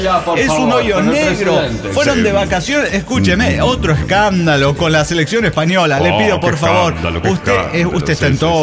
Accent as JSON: {"language": "Spanish", "country": "Argentina", "said": "de Argentina."}